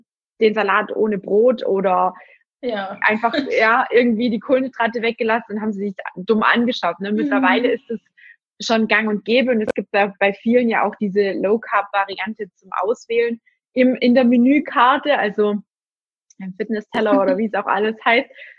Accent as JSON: {"language": "German", "region": "Baden-Württemberg", "country": "Germany", "said": "Ich komme ja auch aus dem Schwabenländle."}